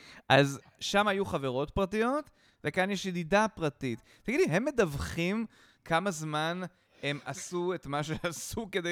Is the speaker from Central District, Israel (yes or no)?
yes; Rishon LeZion, Central District, Israel; זה בניין שנראה ממש כמו הבית שבו גדלתי בראשון